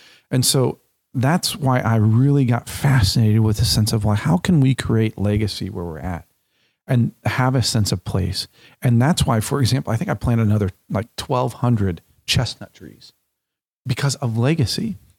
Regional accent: United States; No, I know I realize I'm American, but we need to plant the seeds and to create a place for that to be home

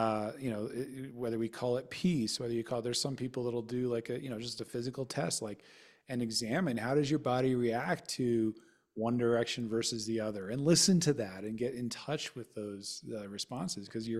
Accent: Colorado, United States; so I grew up in Colorado, no ocean experience, right?

